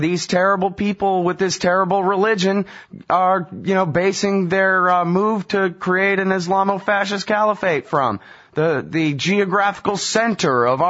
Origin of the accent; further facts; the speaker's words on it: United States; I mean, I grew up in America watching TV and movies